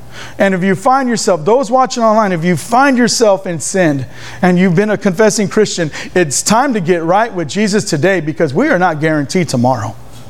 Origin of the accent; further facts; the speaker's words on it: Houston, Texas, United States; born there; I was born on May 22nd, 1972 in Northside, Houston on Airline Street at Doctor's Hospital.